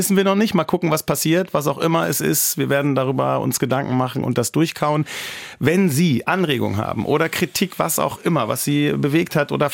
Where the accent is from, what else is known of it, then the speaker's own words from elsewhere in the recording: Wennigsen, Lower Saxony, Germany; Mir fällt dann auch wieder in meiner Heimatgemeinde unser Schwimmbad.